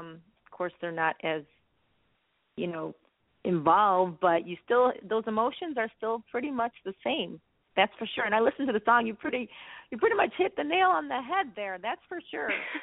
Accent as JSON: {"language": "English", "town": "Chicago", "region": "Illinois", "country": "United States", "said": "I'm from Chicago."}